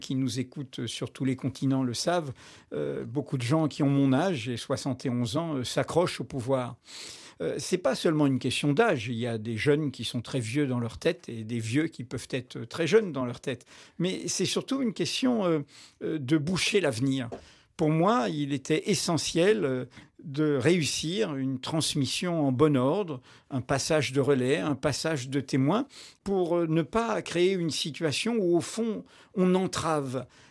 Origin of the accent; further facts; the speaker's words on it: Martinique, France; also born or lived in Algeria; J'ai grandi dans les Caraïbes, le pays d'Aimé Césaire, le pays de Frantz Fanon, le pays d'Édouard Glissant à la Martinique. Et ensuite, j'ai passé ma jeunesse en Algérie après l'indépendance.